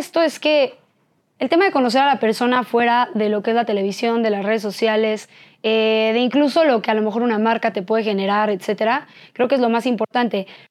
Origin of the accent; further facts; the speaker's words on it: Guadalajara, Jalisco, Mexico; also born or lived in Mexico City; Nací aquí en la Ciudad de México y crecí en Guadalajara. Entonces yo tengo, según yo, alma tapatía. Pero no es cierto. Nací aquí en la Ciudad de México. Mis papás también mexicanos los dos.